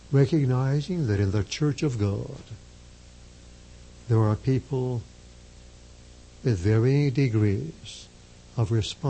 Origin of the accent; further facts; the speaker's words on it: United States; I know the Vatican quite well. Being an American, I know the United States also very well.